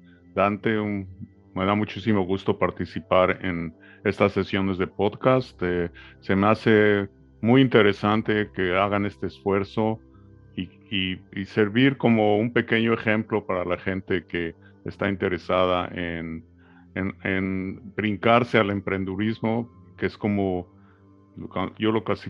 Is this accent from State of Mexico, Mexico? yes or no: no; Mexico City, Mexico; born there; yo nací en la Ciudad de México. De hecho, nací en el Hospital Español.